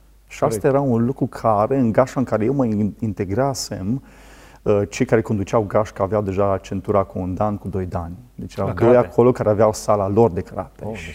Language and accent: Romanian; Baia Mare, Maramureș County, Romania; Am crescut la Baia Mare, născut la Baia Mare, maramureșan jet pe jet, da, și venit...